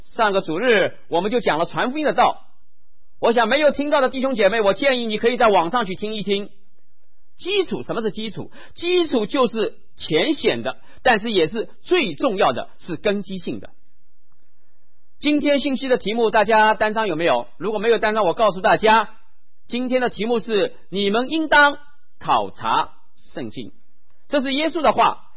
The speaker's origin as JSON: {"language": "Chinese", "country": "China", "said": "我们中国人有一句古话，我说上半句，你说下半句哦。一日之计在于晨，一年之计在于春。好，每个人都会说，因为我们都中国人。"}